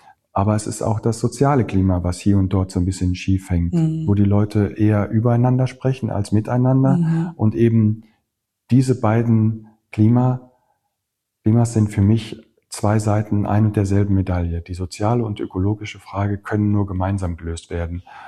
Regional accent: North Rhine-Westphalia, Germany; bei uns im Sauerland zum Beispiel, da ist das Land nicht besonders fruchtbar.

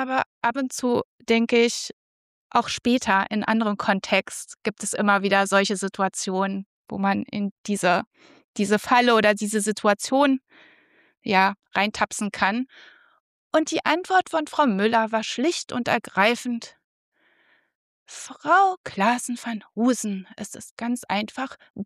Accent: North Rhine-Westphalia, Germany; wir sind zusammen am Niederrhein aufgewachsen und ich komme aus einem Unternehmerhaushalt.

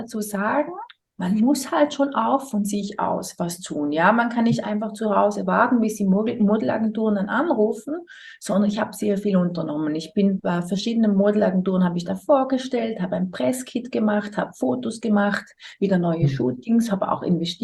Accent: St. Gallen, Switzerland; Ich war da bei Mondschein in St. Gallen, meinem Heimatort.

